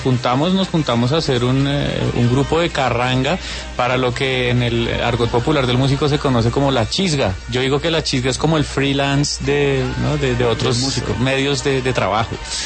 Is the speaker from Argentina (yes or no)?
no; Bogotá, Colombia; somos 3 rolos y un laboyano